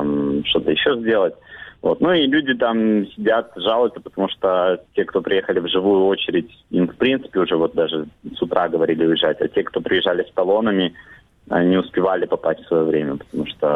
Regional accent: Crimea, Ukraine; кто-то, как я, там из Крыма, ну, из других городов приезжает

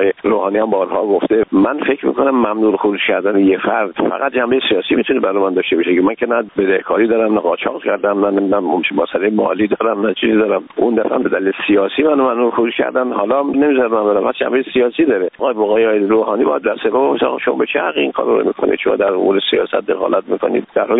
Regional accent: Iran; من یه ایرانی هستم

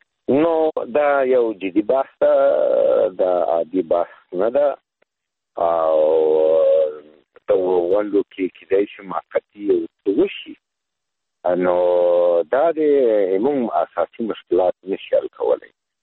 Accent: Afghanistan; مونږ افغانان یو،

